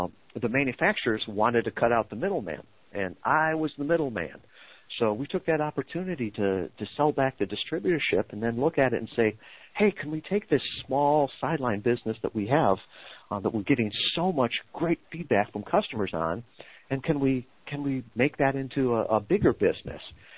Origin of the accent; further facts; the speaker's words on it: Kalamazoo, Michigan, United States; Sure. I am from Kalamazoo, Michigan. Yes, it really exists.